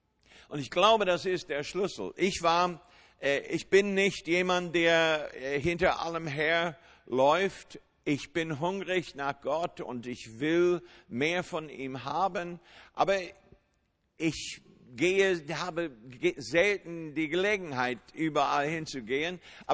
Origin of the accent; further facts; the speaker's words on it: United States; Wir sind Amerikaner, vielleicht habt ihr das gar nicht gemerkt.